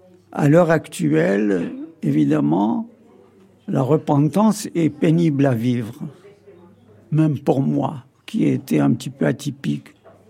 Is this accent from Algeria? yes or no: yes; Guelma, Guelma Province, Algeria; born there; je suis né en 1936 à Guelma, qui est l'est de l'Algérie. Et ma famille est originaire de deux régions différentes, deux pays différents, c'est-à-dire du côté de mon père, c'est l'Italie et la Calabre